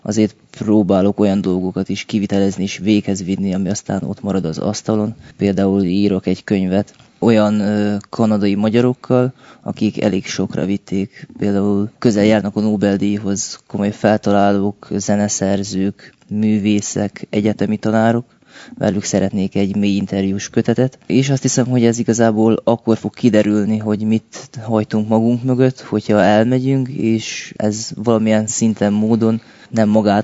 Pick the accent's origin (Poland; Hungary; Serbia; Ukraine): Serbia; Vojvodina; now in Toronto, Canada; Vajdaság, és Torontóban tevékenykedek.